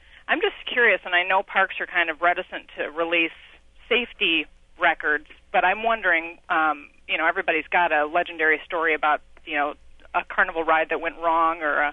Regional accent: Virginia, United States; now in Rockford, United States; I grew up in Northern Virginia, and at King's Dominion there was a coaster that was removed

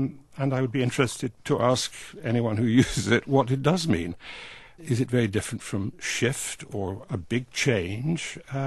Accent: Scotland, United Kingdom; And by the way, I'm not English, I'm a Scotsman.

